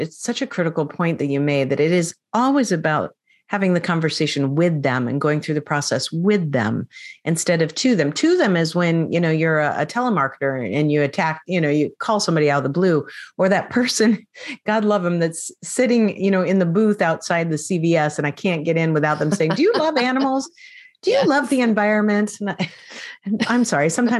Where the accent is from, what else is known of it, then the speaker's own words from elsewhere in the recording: Spokane, Washington, United States; not that far, just a very quick plane ride or car drive away from my hometown of Spokane, Washington